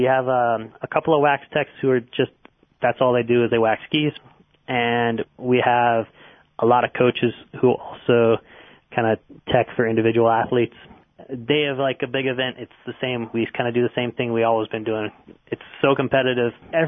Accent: North Pole, Alaska, United States; also born or lived in Duluth, Minnesota; I'm from North Pole, Alaska, but I lived in Duluth, Minnesota for a few years.

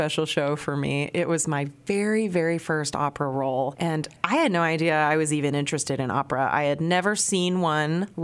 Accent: Hot Springs, Arkansas, United States; and I grew up in Hot Springs

